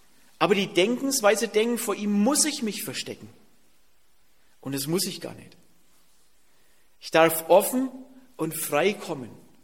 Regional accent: Bavaria, Germany; und bei uns in Franken, da muss man sich noch bei der Beicht anmelden.

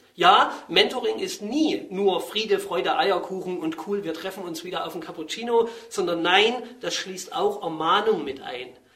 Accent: East Germany, Germany; Das habe ich als Kind in Ostdeutschland gelernt, da gab es gar nicht so viel Bananen.

